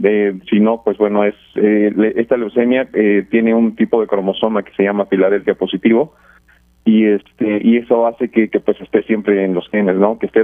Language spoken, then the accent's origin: Spanish; Mexico; now in Puerto Rico; La verdad es que yo como mexicano, usted tiene un sistema de salud a comparación de nuestro país bastante